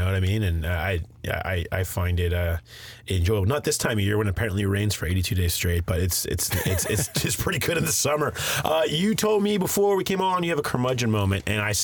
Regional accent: Mason, Ohio, United States; I grew up in Mason, Westchester area, and it's fine. You know, I grew up a suburban guy. I hardly ever went downtown or came.

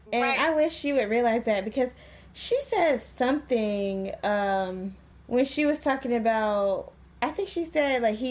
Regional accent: the South, United States; We're from the South. So as a kid, we wouldn't call any grown person by their first name.

